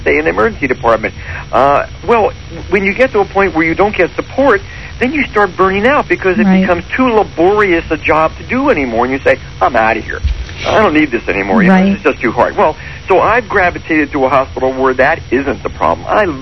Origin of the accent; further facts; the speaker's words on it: Philadelphia, Pennsylvania, United States; I'm from Philadelphia originally, so